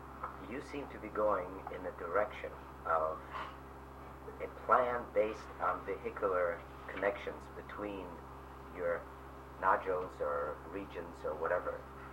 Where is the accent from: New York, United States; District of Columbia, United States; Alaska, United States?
Alaska, United States; Fairbanks; I was raised on the University of Alaska campus, went to Harvard.